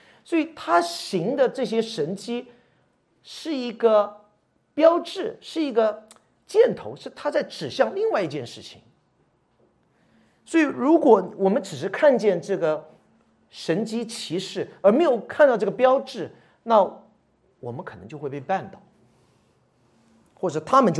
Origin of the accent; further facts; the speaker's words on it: United States; Chinese is a second language; 美国人是很土，所以我是老美